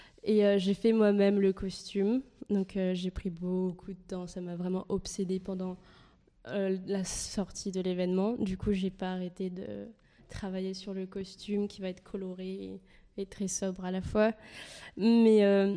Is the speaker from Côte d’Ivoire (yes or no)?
no; Barranquilla, Atlántico, Colombia; French is a second language; je suis colombienne, du coup, ça fait que dans ma ville natale, enfin, Barranquilla